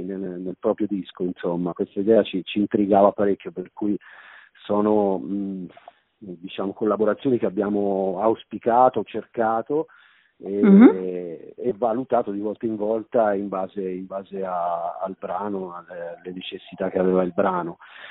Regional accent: Marche, Italy; è delle nostre parti, insomma, marchigiana anche lei

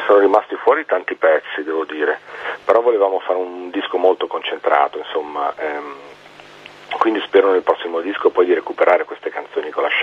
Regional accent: Liguria, Italy; abbiamo finito il disco in Liguria, che è la mia terra natia

